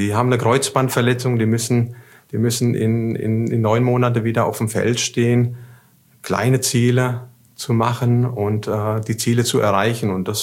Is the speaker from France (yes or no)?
no; Aschaffenburg, Bavaria, Germany; Ich komme auch aus Aschaffenburg ursprünglich.